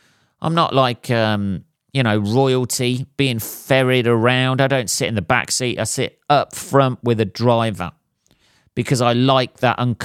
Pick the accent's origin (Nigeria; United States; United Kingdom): United Kingdom; England; because obviously I'm English